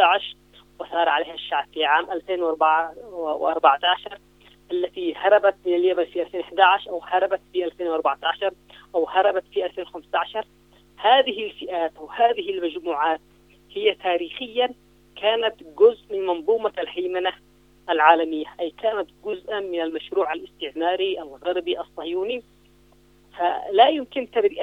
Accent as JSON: {"language": "Arabic", "country": "Yemen", "said": "نحن كمجتمع يمني لسنا مجتمعا طائفيا."}